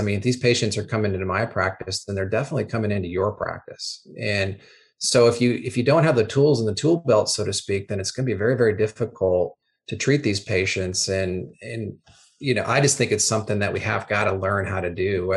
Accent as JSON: {"language": "English", "town": "Des Moines", "region": "Iowa", "country": "United States", "tie": "born or raised there", "said": "I grew up in Des Moines, Iowa, home of our mutual friend, Bob Margis, who we've known Bob for a long time."}